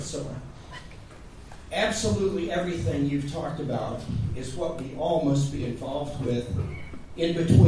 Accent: Oklahoma City, Oklahoma, United States; I'm from Oklahoma City

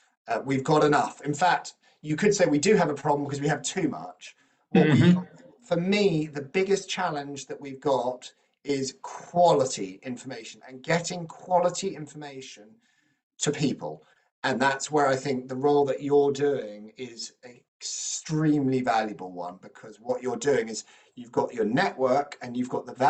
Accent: United Kingdom

